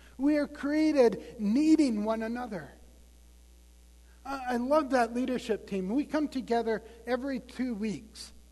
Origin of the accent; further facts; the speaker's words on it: Tioga, North Dakota, United States; Yes, everybody is in T-shirts, and the ground is not white. I'm from Tioga, North Dakota. It's hard to get used to.